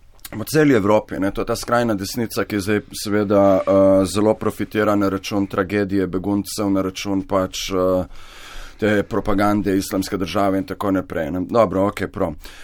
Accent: Ilirska Bistrica, Littoral–Inner Carniola, Slovenia; jaz sem iz Ilirske Bistrice

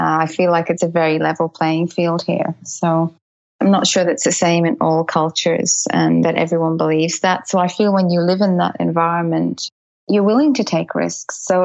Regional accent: Dublin, Leinster, Ireland; also born or lived in United Kingdom; now in Australia; I grew up in Dublin and we lived in the UK for a lot of years

